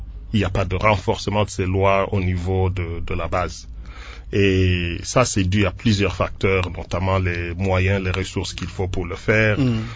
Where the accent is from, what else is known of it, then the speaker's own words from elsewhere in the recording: DR Congo; Et nous, en tant que Congolais, parmi les deux géants de l'Afrique, nous et le Nigeria, on devrait normalement capitaliser sur ces ressources-là.